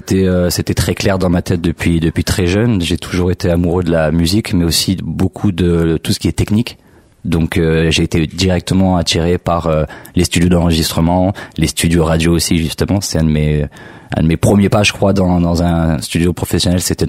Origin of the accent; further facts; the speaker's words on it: Toulon, Provence-Alpes-Côte d'Azur, France; Je suis originaire du sud de la France. J'ai grandi dans le sud de la France avec des origines de La Réunion.